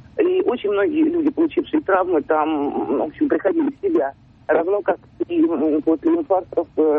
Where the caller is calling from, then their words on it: Moscow, Russia; я из Москвы.